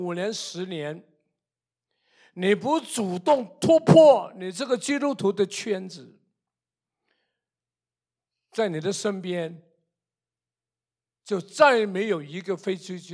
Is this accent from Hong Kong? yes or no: no; Canada; 我们加拿大人讲话后面就喜欢一个哎的